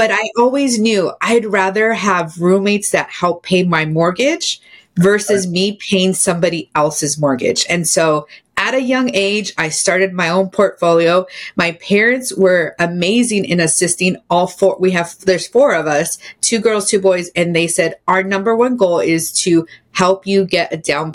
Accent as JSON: {"language": "English", "town": "San Jose", "region": "California", "country": "United States", "tie": "born or raised there", "also_born_or_lived": "New York City", "said": "Originally San Jose, California, born and raised here. I lived here till I was about 19 years old. And then I moved to New York City"}